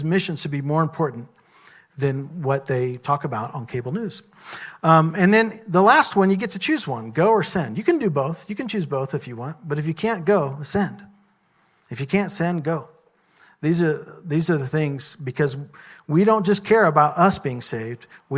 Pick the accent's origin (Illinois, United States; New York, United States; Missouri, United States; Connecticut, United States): Missouri, United States; When I was a kid, I grew up in Missouri, out in the country, and I remember we would drive around at nighttime sometimes just to see if we could see deer out in the field.